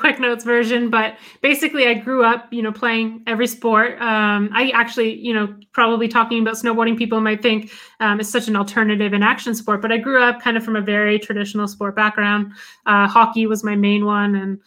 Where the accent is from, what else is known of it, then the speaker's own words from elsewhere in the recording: West Coast, United States; born there; So I was born on the West Coast, which is a big, you know, ski area because there's a lot of the bigger mountains.